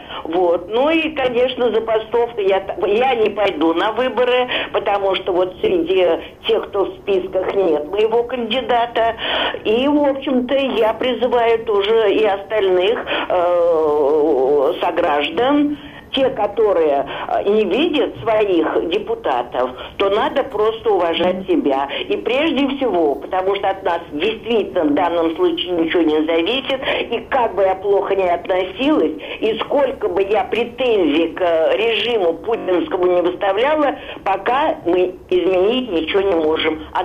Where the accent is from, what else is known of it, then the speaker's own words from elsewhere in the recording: Moscow, Russia; Я москвичка, мне 82 года.